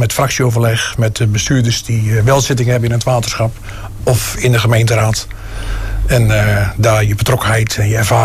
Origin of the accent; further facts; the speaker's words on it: South Holland, Netherlands; Maar ik heb in mijn jonge jaren gewoond in Schravendeel en woon ik nog. Opgegroeid in Polder Groot Koninkrijk. Niet onbekend in de regio.